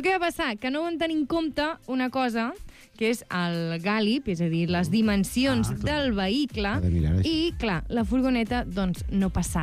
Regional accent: Santa Coloma de Farners, Catalonia, Spain; Jo sóc de Santa Coloma de Farners.

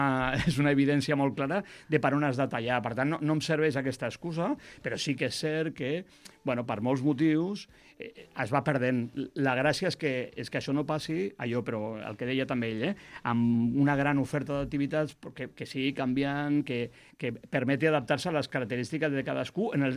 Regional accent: Catalonia, Spain; Els que som de Catalunya no li donem importància

